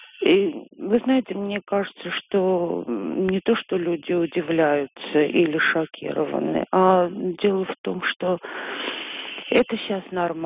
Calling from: Moscow, Russia; я вам звоню из Москвы.

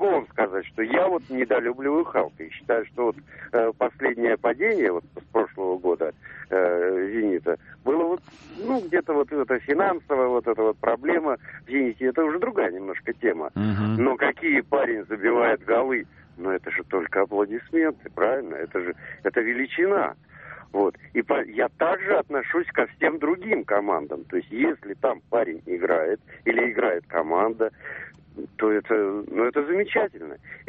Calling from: Saint Petersburg, Russia; Я звоню вам из Петербурга.

